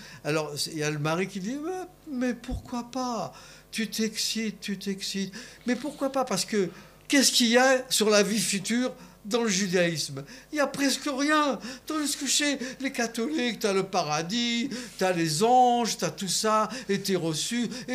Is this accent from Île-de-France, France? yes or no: yes; Paris, Île-de-France, France; Oui, oui, entre Belleville et Ménilmontant. Moi, je suis né là, et j'étais à l'école là.